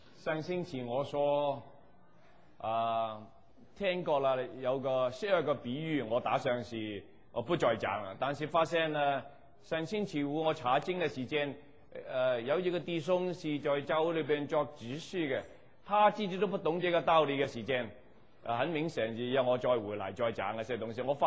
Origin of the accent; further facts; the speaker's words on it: Hong Kong; accent: Cantonese-accented Mandarin; Chinese is a second language; 我知道我从香港来，我从香港听那个印度人讲粤语，我很费力气